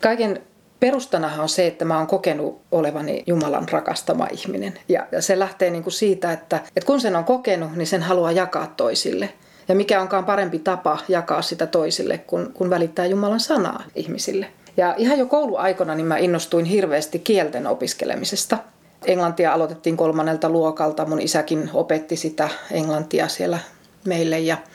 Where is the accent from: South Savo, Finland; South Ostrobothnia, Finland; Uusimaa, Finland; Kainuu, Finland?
Kainuu, Finland; Suomussalmi; Mun molemmat vanhemmat on Kainuusta kotoisin ja suurimman osan lapsuuttani on elänyt Suomussalmella.